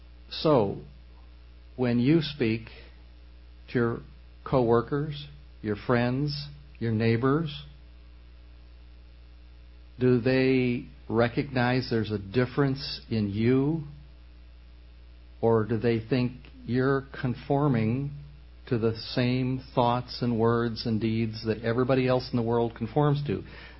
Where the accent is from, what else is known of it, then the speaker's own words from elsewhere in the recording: Columbus, Ohio, United States; I'm from Columbus, Ohio, where I understand there's a football team